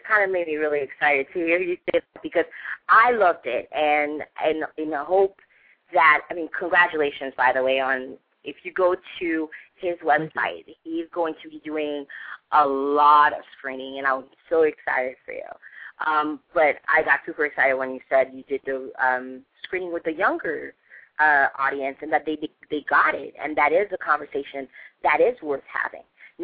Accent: Haiti; now in United States; my parents were not born and raised in this country, and we immigrated from Haiti, and although I am American, when I'm asked if I'm African American, I often correct them if I'm Haitian American.

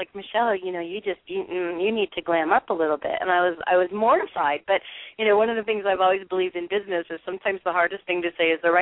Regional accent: Midwest, United States; I'm from the Midwest, so I can say that.

